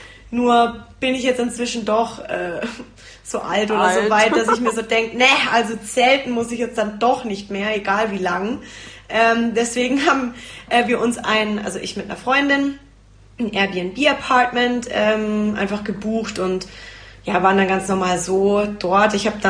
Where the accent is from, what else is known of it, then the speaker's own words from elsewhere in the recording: Nuremberg, Bavaria, Germany; weil ich komme ja eigentlich aus Nürnberg